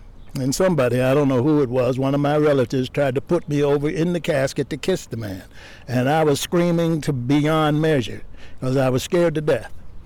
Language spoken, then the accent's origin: English; Detroit, Michigan, United States; also born or lived in Mississippi; I'm a baby from Mississippi, raised partly in Detroit at a time when blacks were coming out of the South trying to find jobs in the Motor City.